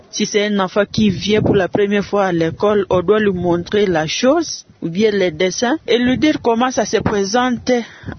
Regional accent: Butembo, North Kivu, DR Congo; Et tout ce séjour ici chez nous à Boutembo.

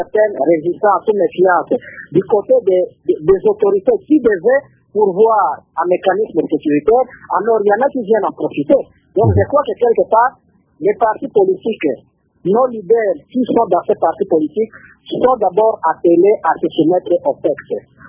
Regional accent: DR Congo; chez nous en République démocratique du Congo

